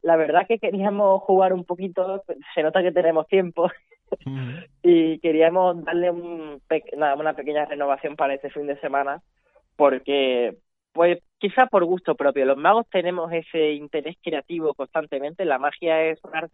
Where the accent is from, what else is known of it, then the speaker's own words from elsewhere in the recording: Vélez-Málaga, Andalusia, Spain; Yo soy de Vélez.